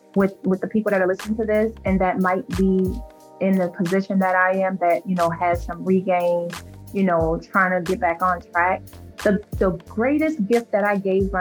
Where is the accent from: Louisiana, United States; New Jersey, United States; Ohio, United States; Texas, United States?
Louisiana, United States; I chose Atlanta specifically because I'm in Louisiana. I'm from Louisiana.